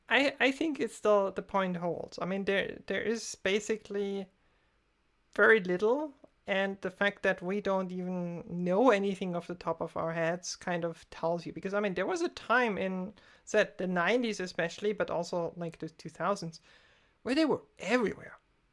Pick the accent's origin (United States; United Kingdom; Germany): Germany; English is a second language; different soundtrack in Germany. Said I used to watch everything dubbed because back then, I mean, I didn't speak English well enough to do that, or not at all.